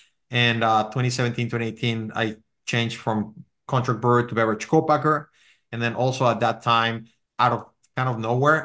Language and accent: English; Mexico; now in Wisconsin, United States; So I'm from Mexico and I have no idea how I ended up in Wisconsin